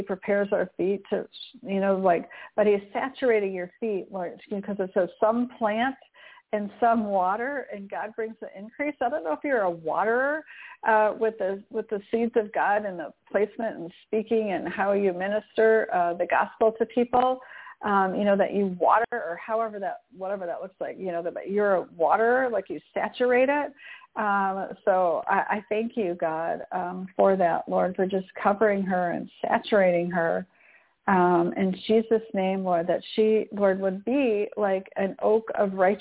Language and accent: English; Michigan, United States; I grew up in the north. I grew up in Michigan and we had like dark, rich, black soil.